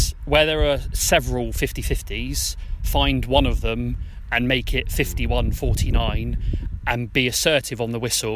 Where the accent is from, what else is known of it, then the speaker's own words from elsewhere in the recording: Hemyock, South West England, United Kingdom; I grew up in Hemyok, played for them some 15 years ago